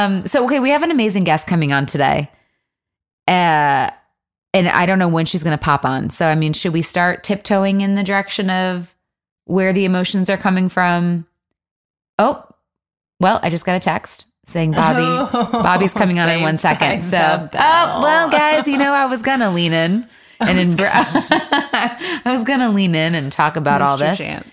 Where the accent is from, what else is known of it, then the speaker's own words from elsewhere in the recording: Michigan, United States; Oh, Chicago. Yes, I'm from Michigan.